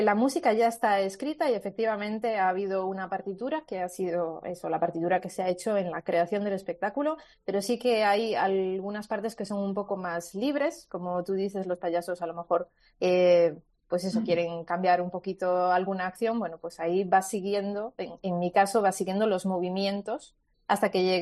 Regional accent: Galicia, Spain; now in Málaga, Spain; yo es que soy de Galicia, yo soy del norte, así que para mí esto ya es verano total.

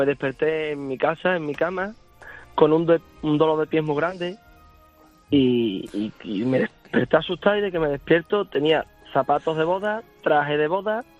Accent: Zafra, Extremadura, Spain; soy de Zafra. Y aquí en Extremadura, licor de bellota

